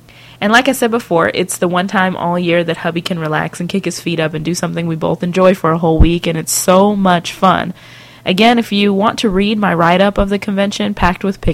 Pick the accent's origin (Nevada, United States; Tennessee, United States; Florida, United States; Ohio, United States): Nevada, United States; Las Vegas; I had been enjoying my hometown of Las Vegas for a week at the beginning of June, enjoying my family